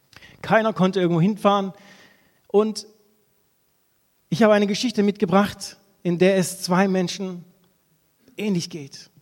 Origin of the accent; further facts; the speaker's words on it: Dortmund, North Rhine-Westphalia, Germany; ich komme aus Dortmund, bin dort Jugendpastor